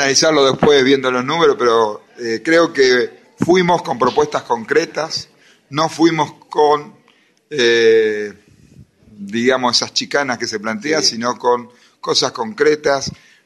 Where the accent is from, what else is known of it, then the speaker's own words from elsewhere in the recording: General Pico, La Pampa, Argentina; No soy de Santa Rosa, pero soy pampeano.